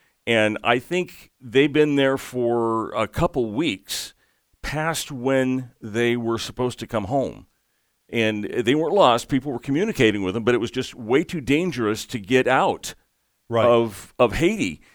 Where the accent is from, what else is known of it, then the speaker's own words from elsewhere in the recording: Madagascar; I was growing up in Madagascar, as we've mentioned before, and we had one of these revolutions.